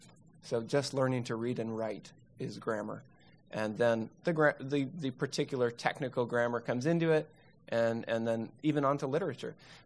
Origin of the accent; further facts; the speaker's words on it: Birmingham, Alabama, United States; This is a portion of a beautiful painting that hangs in the Art Museum of my hometown of Birmingham.